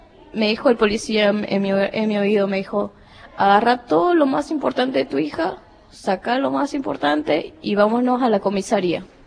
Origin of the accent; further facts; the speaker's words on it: Bolivia; moved away; yo no soy de acá, soy de otro país, pero el mismo ambiente lo vivo allá en mi país.